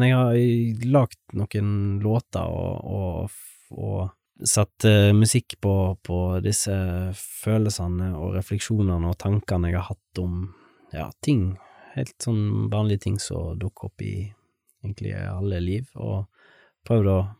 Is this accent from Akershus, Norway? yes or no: no; Stord, Vestland, Norway; så var jo han interessert i denne, ja, den grunge-vokalisten fra Stord.